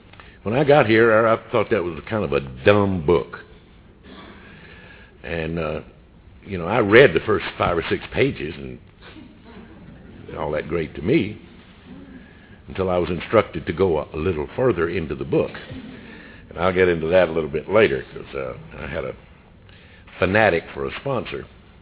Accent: Georgia, United States; some friends invited me to go from my little town that I grew up in North Georgia into South Carolina.

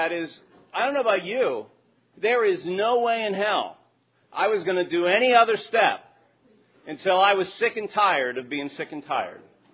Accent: Cherry Hill, New Jersey, United States; That's true, I'm from Cherry Hill, New Jersey. Got sober in D.C., though.

